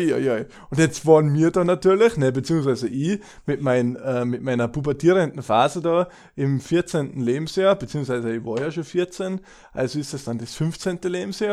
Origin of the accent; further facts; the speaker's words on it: Tyrol, Austria; man ja als Österreich auch Ausland, obwohl Österreich schon ziemlich eine Welt macht, überhaupt als Tiroler.